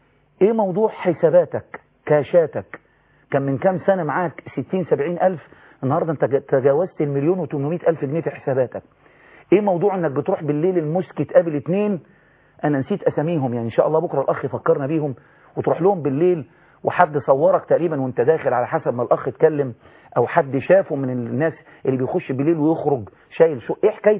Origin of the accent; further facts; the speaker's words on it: Egypt; احنا كشعب مصري